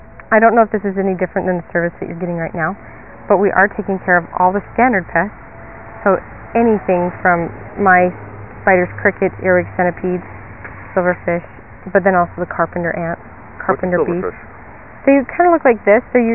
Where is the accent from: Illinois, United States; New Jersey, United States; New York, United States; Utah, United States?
Utah, United States; now in Jackson, United States; Well, I'm from Utah, but out of Jackson right now.